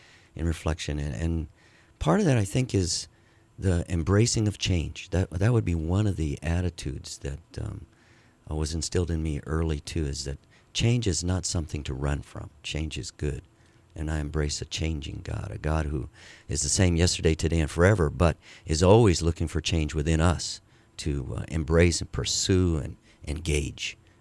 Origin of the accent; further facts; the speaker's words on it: Hawaii, United States; also born or lived in Denver, United States; left Hawaii when she was pregnant for me. Came back to Hawaii when I was just about 11, 12. But from the age of birth in Colorado, Denver, Colorado, to that date